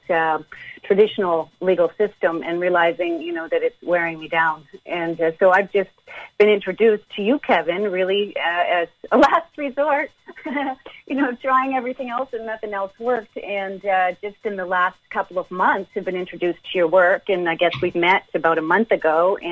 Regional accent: Halifax, Nova Scotia, Canada; I'm from Halifax, Nova Scotia, and I was a chiropractor for 22 years.

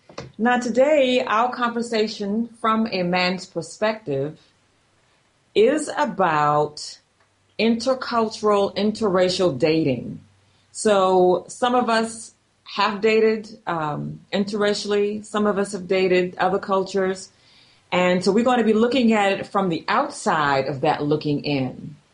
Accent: Charleston, South Carolina, United States; Johnny is my homeboy, of course, because I am from Charleston, South Carolina.

